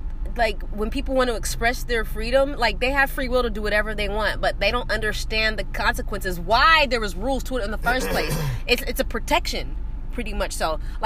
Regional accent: Chicago, Illinois, United States; I'm from Chicago.

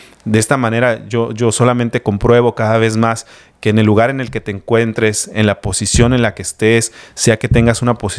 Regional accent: Mexico; nosotros mismos como mexicanos lo vivimos, cuántos de nuestros familiares se van a otros países

